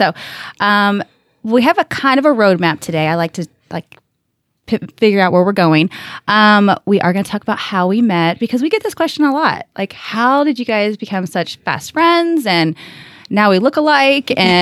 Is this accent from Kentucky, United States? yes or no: yes; Louisville, Kentucky, United States; We are coming from Louisville, Kentucky.